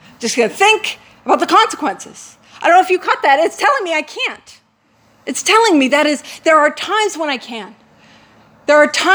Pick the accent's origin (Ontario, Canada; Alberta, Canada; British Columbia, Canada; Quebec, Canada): Alberta, Canada; Calgary; I'm from Calgary.